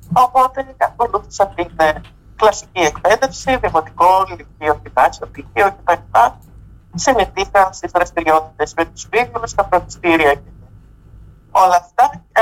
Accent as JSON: {"language": "Greek", "town": "Drama", "region": "Eastern Macedonia and Thrace", "country": "Greece", "tie": "born there", "said": "γεννήθηκα και ζω στη Δράμα."}